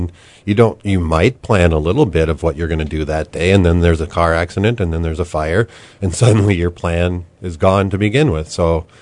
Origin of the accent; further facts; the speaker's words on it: Detroit Lakes, Minnesota, United States; Well, I grew up in the Minnesota area in Detroit Lakes, Minnesota